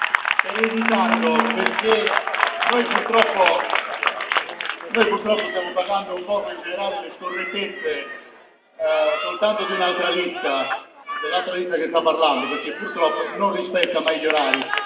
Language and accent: Italian; Pignataro Maggiore, Campania, Italy; siamo tutti Caleni, anche io che sono di Pignataro